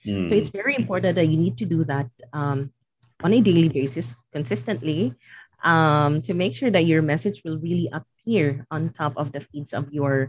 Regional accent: Philippines; So, for example, in my case, I'm from the Philippines, and I'm targeting coaches in the U.S.

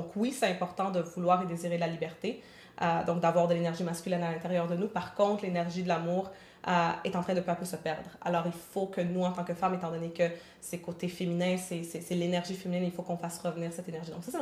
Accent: Montreal, Quebec, Canada; born there; Je suis née ici, à Montréal.

